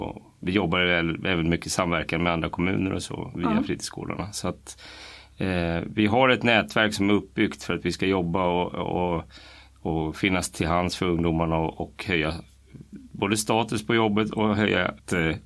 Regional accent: Tyresö, Stockholm County, Sweden; är 44 år gammal, född och uppvuxen i Tyresö, flyttade härifrån 2005. Gick på Kumla skola. Eller först gick jag på Hanvikens skola och senare på Kumla skola

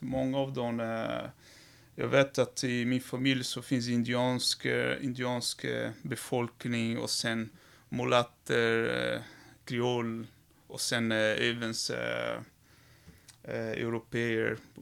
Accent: Santos, São Paulo, Brazil; Swedish is a second language; now in Sweden; oftast de små städerna eller de små områden som jag kommer ifrån, Santos, det är väldigt mycket så faktiskt.

